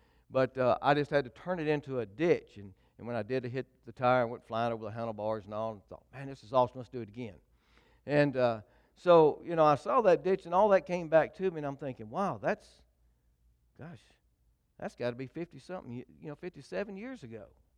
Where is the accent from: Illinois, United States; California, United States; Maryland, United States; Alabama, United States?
Alabama, United States; Anniston; I grew up in Anniston.